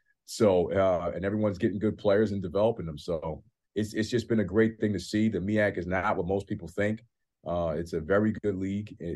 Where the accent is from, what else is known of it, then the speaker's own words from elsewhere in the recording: New York, United States; So hopefully, you know, as a New Yorker and a New York Knicks fan, we can kind of get this thing right.